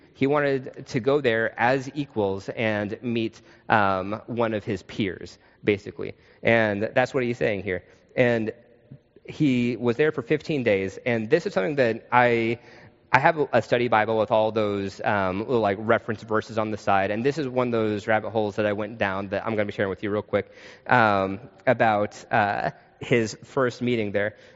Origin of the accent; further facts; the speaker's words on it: Tucson, Arizona, United States; If you want to use a cowboy metaphor, which I'm from Tucson, I love cowboy metaphors.